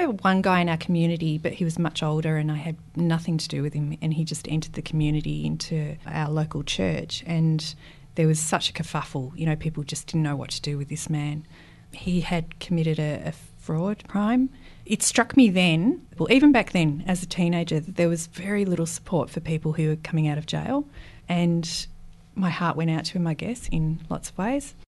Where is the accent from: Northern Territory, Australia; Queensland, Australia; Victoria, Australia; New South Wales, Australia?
Victoria, Australia; Geelong; I grew up in Geelong.